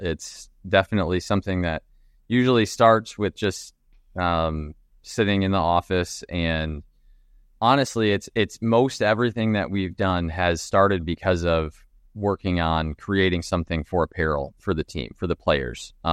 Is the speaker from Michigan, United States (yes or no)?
yes; Michigan, United States; like I grew up in Michigan, so I knew obviously Sparty is a large national brand that people recognize.